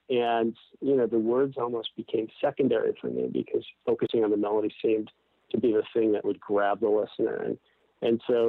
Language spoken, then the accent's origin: English; Miami, Florida, United States; also born or lived in New Jersey; I'm actually from the States, originally from New Jersey, and then grew up mostly in the South Florida area, in the Miami area.